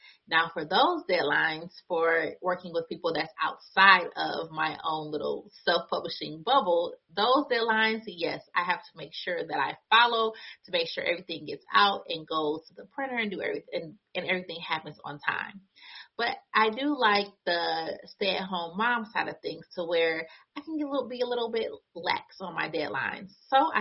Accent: United States; I am from the United States.

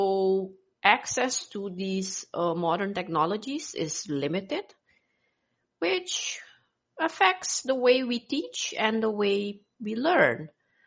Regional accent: Suriname; from Suriname, and my question is, what would you change about the educational system in your country?

